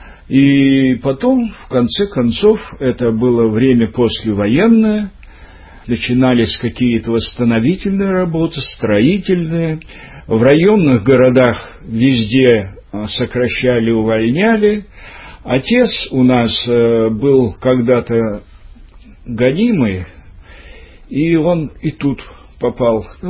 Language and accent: Russian; Aktobe, Aktobe Region, Kazakhstan; moved away; А я, значит, вот родился в Актюбинске и там прожил до 45-го года, до конца войны.